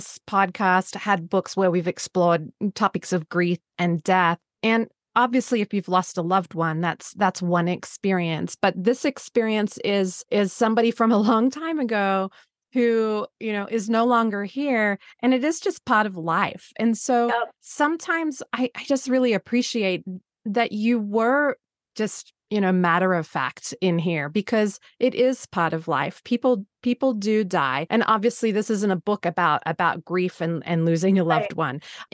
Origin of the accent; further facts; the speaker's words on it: Australia; being Australian, any friends with younger children, they laugh at the way I say this word